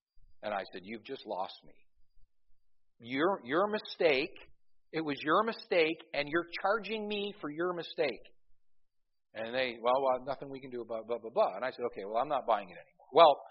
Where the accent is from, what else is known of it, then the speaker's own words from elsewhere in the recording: Scotland, United Kingdom; now in Canada; I'm Baptist and I'm Scottish and I could swallow my pride.